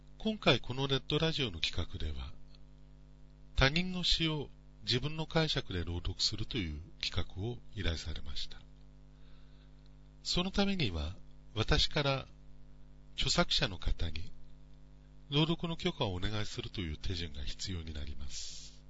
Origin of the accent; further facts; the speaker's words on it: Tokyo, Japan; ちょうど高度成長期に子供の頃を過ごしていて、近所に住んでいた子たちっていうのがよそから引っ越してきた子ばっかり、まあ、東京の住宅街だったんです。